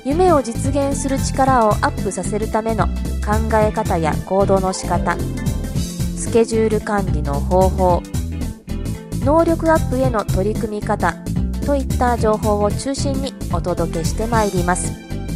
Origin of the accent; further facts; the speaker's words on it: Uruma, Okinawa, Japan; 沖縄県うるま市の出身です。